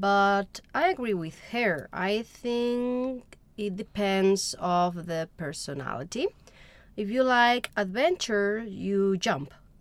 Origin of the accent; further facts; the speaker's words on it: Italy; English is a second language; I am from Italy.